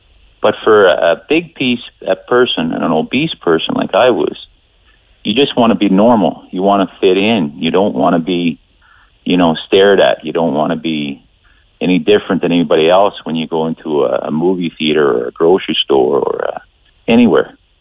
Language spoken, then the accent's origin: English; Newfoundland and Labrador, Canada; I'm originally from Newfoundland, and for me to go home, I would have to drive.